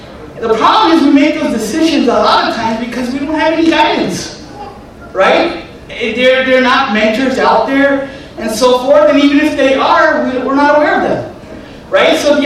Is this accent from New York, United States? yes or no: no; Chicago, Illinois, United States; I mean, I'm from Chicago